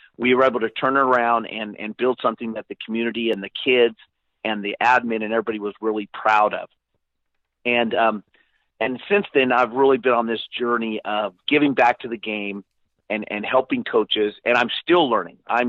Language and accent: English; Porterville, California, United States; And my hometown, Porterville, the job opened up, and they actively recruited me, and I went there.